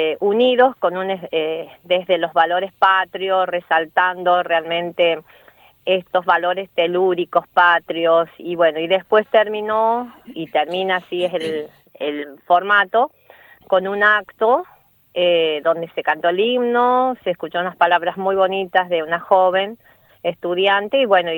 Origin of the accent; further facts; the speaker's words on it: Argentina; cómo necesitamos nosotros como argentinos de vivir esta vivencia